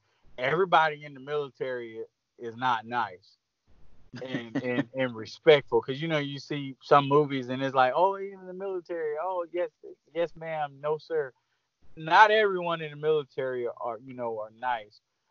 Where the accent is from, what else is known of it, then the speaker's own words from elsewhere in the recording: Clinton, South Carolina, United States; also born or lived in Greenville / Cross Hill; So I'm from a little small city in South Carolina. It's called Clinton, South Carolina. So I grew up most in Clinton, born in Greenville, and then so Clinton and then Cross Hill.